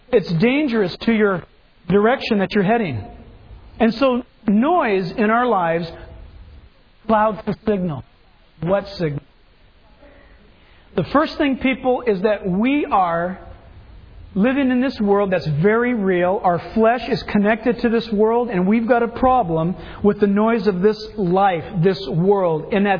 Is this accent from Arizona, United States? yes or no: no; California, United States; We're from Southern California, people. We've got a noise problem.